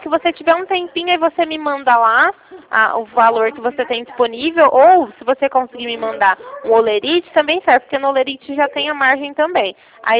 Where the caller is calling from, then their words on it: Ribeirão Preto, São Paulo, Brazil; Eu falo aqui de Ribeirão Preto, estado de São Paulo